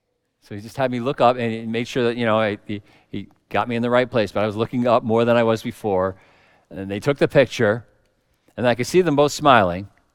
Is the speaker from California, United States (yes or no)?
no; Connecticut, United States; I grew up in Connecticut where people had everything.